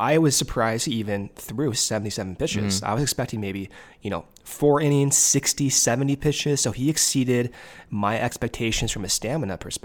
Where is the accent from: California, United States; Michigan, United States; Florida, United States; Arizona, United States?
Arizona, United States; having spent a majority of my time growing up in Arizona.